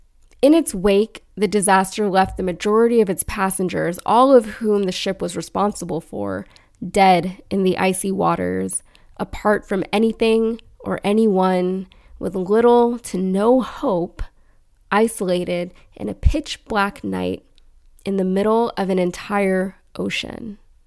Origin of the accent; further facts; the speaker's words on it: Connecticut, United States; now in Texas, United States; Then I stopped in at my hometown in Connecticut to check in on my old house.